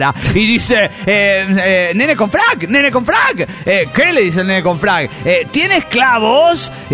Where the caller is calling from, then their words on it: Valencia, Carabobo, Venezuela; de Valencia, Venezuela.